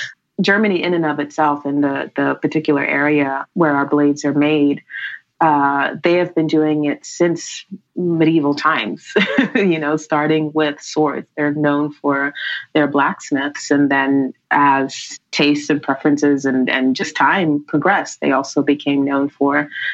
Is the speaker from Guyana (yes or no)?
yes; Guyana; now in Brooklyn, United States; growing up in Guyana was incredible.